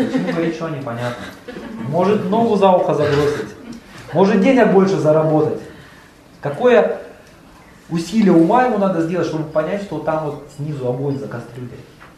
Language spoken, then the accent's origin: Russian; Bratsk, Irkutsk Oblast, Russia; born there; Вот я родился в Братске